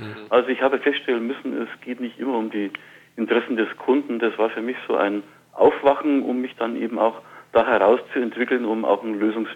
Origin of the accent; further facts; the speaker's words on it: Munich, Bavaria, Germany; born there; ich bin in München geboren, das ist richtig. Ich bin zwar nicht jetzt so vom Dialekt her urbayerisch, weil ich auch viel im Frankfurter und Wiesbadener Raum unterwegs war beruflich, aber ich wohne seit eigentlich immer schon mit 2 Jahren Unterbrechung mal woanders